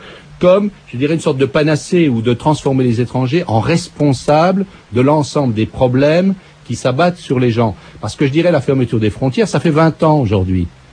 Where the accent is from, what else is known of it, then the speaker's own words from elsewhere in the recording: Grand Est, France; Vous savez, aujourd'hui, moi, je viens de Lorraine